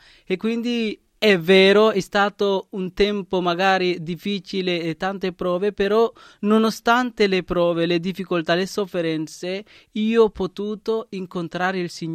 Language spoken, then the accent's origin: Italian; Sri Lanka; Italian is a second language; tanti anni che ho vissuto in Sri Lanka e poi ho cominciato anche la mia chiamata e proprio essendo nel mio paese